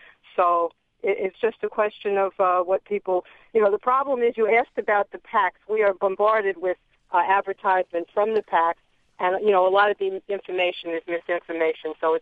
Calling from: Newport News, Virginia, United States; I'm calling from Newport News, Yorktown.

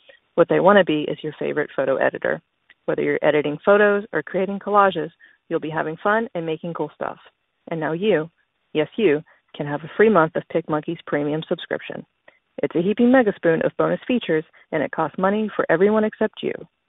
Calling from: Charlotte, North Carolina, United States; I'm calling from Charlotte.

